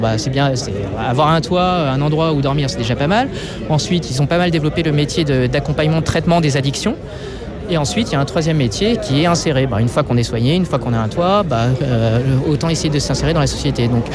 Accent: Brittany, France; J'ai grandi en Bretagne. Je suis né, j'ai grandi en France. J'ai des parents qui sont réfugiés politiques

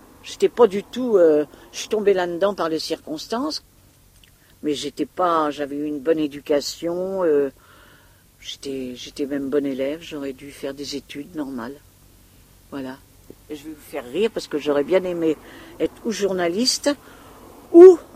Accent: Blois, Centre-Val de Loire, France; puisque je suis de Blois.

